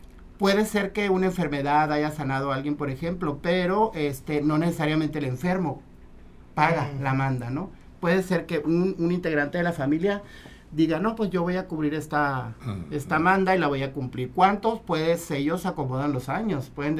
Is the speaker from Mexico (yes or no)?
yes; Campo Esperanza, Sinaloa, Mexico; born there; yo nací en el Campo Esperanza y colinda con Charay